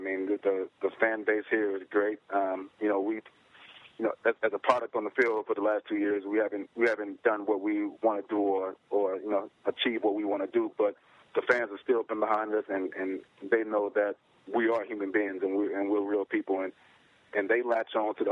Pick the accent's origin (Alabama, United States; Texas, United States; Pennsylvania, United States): Alabama, United States; Bessemer; I'm from Bessemer, Alabama, and you know, I see a lot of situations there.